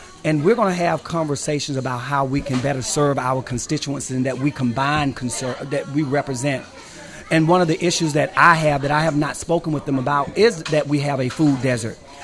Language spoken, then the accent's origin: English; Chester, South Carolina, United States; also born or lived in Rock Hill; I'm originally from Chester, South Carolina. I served on Chester City Council and Chester County Council, and then I moved to Rock Hill